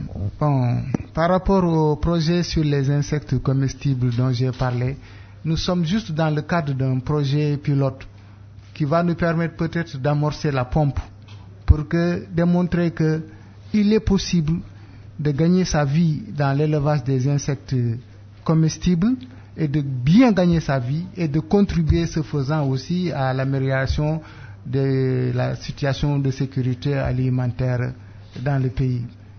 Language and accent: French; Senegal; Peut-être que dans mon pays, je viens du Sénégal, c'est moins bien accepté